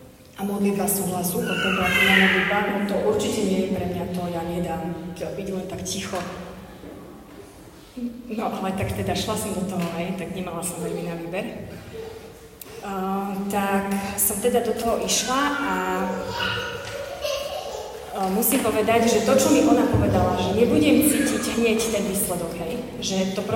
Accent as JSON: {"language": "Slovak", "town": "Liptovský Mikuláš", "region": "Žilina Region", "country": "Slovakia", "accent": "Liptovský Mikuláš", "said": "A môj prízvuk pochádza z Liptovského Mikuláša, ak by ste sa pýtali."}